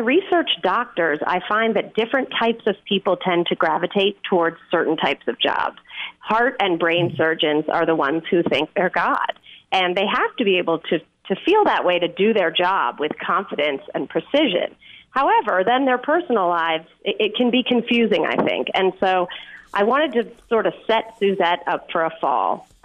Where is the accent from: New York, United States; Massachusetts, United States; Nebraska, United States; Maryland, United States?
New York, United States; now in Austin, United States; No, I'm not from Austin. I'm from New York.